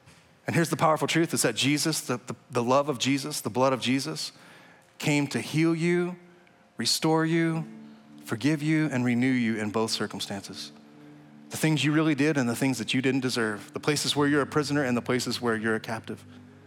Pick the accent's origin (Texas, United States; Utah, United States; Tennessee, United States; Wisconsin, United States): Texas, United States; when I was a kid growing up in the Texas Panhandle, I didn't have a smartphone.